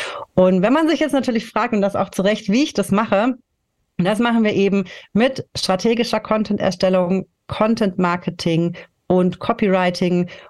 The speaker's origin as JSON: {"language": "German", "town": "Munich", "region": "Bavaria", "country": "Germany", "tie": "born or raised there", "moved": "as an adult", "said": "irgendwann mal sind wir dann eben von München weggezogen, von meiner Heimatstadt"}